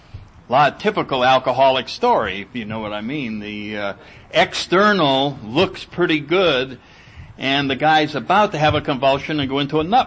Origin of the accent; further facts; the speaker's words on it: New Haven, Connecticut, United States; And I grew up in New Haven, Connecticut, had a very nice upbringing, nice family